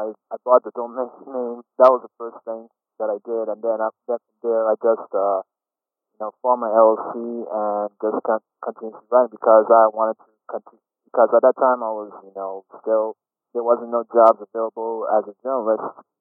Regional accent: U.S. Virgin Islands; now in Texas, United States; Well, I'm originally from St. Croix, United States, Virgin Islands, and I've been living here in Texas for close to 16 years now.

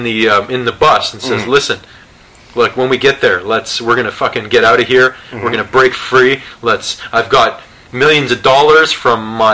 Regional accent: Toronto, Ontario, Canada; Yes. We're from Toronto.

